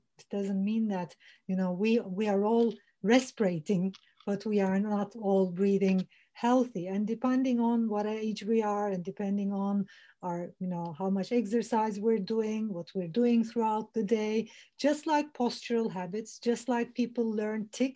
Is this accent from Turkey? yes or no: yes; Turkey; now in London, United Kingdom; I'm originally from Turkey. I'm Turkish